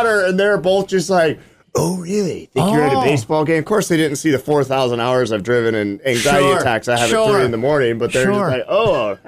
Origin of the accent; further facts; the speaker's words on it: Butte, Montana, United States; now in Wise River, United States; Butte, Montana is my hometown. Wise River's about 38 miles outside of Butte.